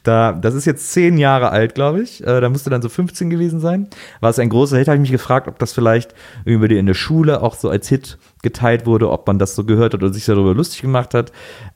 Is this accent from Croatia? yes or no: no; Cologne, North Rhine-Westphalia, Germany; ich komme ja aus Köln